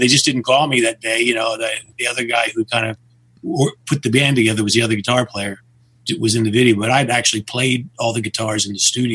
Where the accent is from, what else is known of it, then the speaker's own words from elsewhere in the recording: Delaware, United States; I grew up in Delaware, and that was, you know, about 3 hours away.